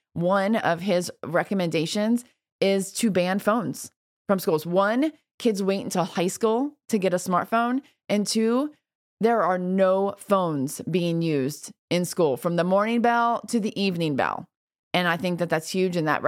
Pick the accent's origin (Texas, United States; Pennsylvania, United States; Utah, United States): Texas, United States; I think as a Texan, I think we need to get on that list.